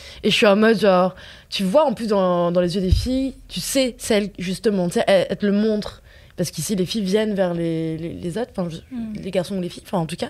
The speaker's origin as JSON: {"language": "French", "country": "France", "moved": "yes", "lives_now": "Canada", "said": "ça fait longtemps que j'ai quitté la France"}